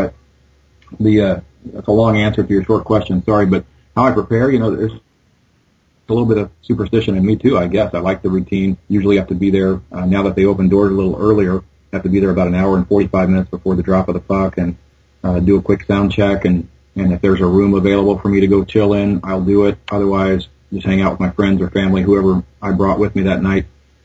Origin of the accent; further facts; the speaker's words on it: United States; It's not as easy an answer as you might expect, being an American, because ours is a lovely anthem.